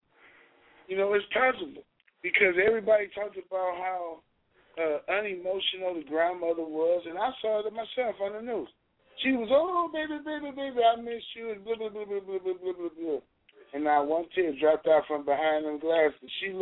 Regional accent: Puerto Rico; born there; I am a proud member of the Puerto Rican community. I was born in Puerto Rico

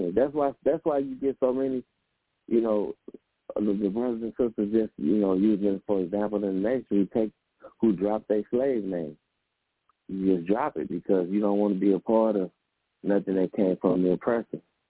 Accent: United States; Yes, I'm an American as a black person.

